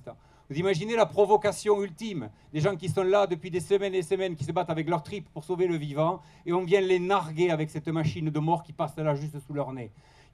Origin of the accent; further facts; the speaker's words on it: Albi, Occitanie, France; je suis d'ici. Je suis né à Albi. Ces collines, c'est mes collines de Pagnol à moi. J'ai crapahuté entre Gaillac et Cordes pendant toute mon enfance.